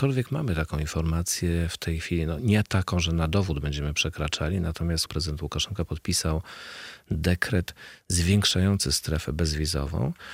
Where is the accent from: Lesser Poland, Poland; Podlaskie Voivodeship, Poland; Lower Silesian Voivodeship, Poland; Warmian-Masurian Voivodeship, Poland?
Podlaskie Voivodeship, Poland; Wychowałem się na Augustowszczyźnie, w związku z czym widziałem parę tych jezior w życiu.